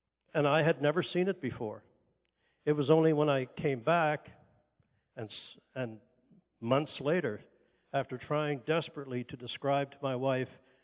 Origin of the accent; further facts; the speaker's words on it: Canada; I'm 70 years old now, and I came up through the bush. I flew bush in Canada. I'm Canadian.